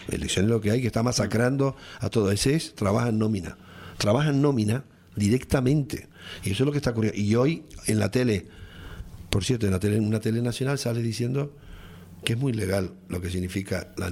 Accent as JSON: {"language": "Spanish", "town": "Tenerife", "region": "Canary Islands", "country": "Spain", "said": "soy de Tenerife, pero aquello, si me pierdo algún día, me perderé en Lanzarote."}